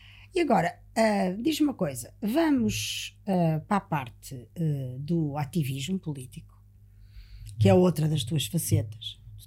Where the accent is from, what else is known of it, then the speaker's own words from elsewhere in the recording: Portugal; Eu também sou português.